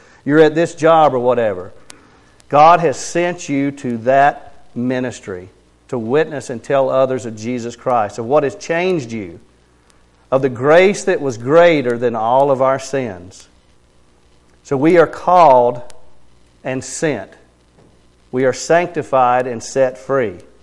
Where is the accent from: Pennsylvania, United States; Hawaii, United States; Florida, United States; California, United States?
Florida, United States; Tallahassee; also born or lived in North Carolina; now in Idaho, United States; I was born in North Carolina, raised in Tallahassee, Florida. And I'm in northern Idaho now.